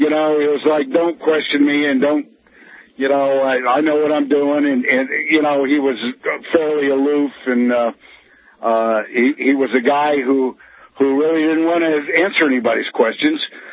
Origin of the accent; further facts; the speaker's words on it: the South, United States; I grew up in the South, in the 60s, we didn't have, in rural South, we didn't have all these problems.